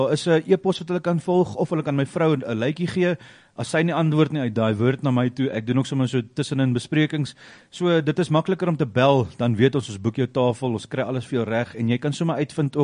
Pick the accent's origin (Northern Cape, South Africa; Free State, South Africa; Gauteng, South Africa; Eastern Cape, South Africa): Gauteng, South Africa; Johannesburg; born there; also born or lived in Mossel Bay; ek het hier groot geraak, ek was in Johannesburg gebore gewees, toe trek ons mosselbaai toe, en toe ons nou besluit om terug te trek